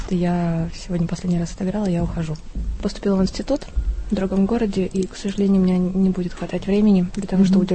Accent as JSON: {"language": "Russian", "region": "Moscow", "country": "Russia", "moved": "yes", "lives_now": "Czechia", "said": "Я приехала из Москвы 10 лет назад"}